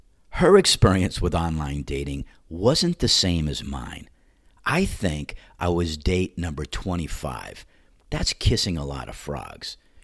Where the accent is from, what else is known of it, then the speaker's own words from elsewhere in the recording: New York, United States; accent: New York; So my New York accent is slowly returning, and I could only suppress it for so long.